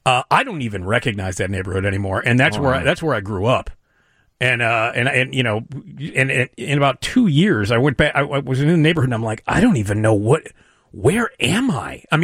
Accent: Chicago, Illinois, United States; Now, when I grew up in Lakeview, the neighborhood was not good. It was a bad neighborhood.

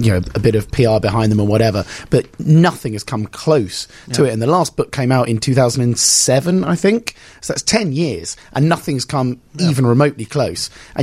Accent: London, United Kingdom; We're from London. You know, a bit of drizzle's as bad as it gets there.

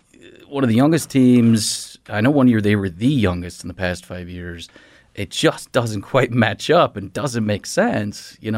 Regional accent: New York, United States; Yeah, I grew up just outside of Syracuse.

